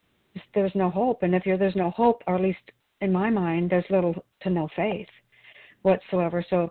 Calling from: Wilsonville, Oregon, United States; I'm a recovered compulsive overeater, and I'm calling in from Wilsonville, Oregon today.

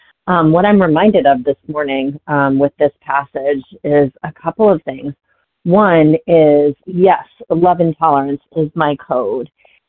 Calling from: Massachusetts, United States; calling from Massachusetts.

